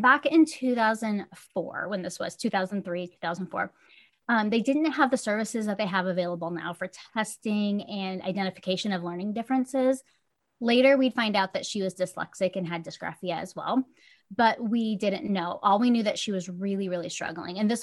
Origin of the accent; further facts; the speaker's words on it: Iowa, United States; So that's a little bit about me. We're from Iowa.